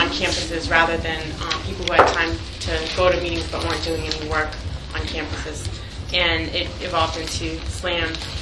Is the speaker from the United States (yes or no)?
yes; Philadelphia, Pennsylvania, United States; I'm not from here. I'm from Philadelphia.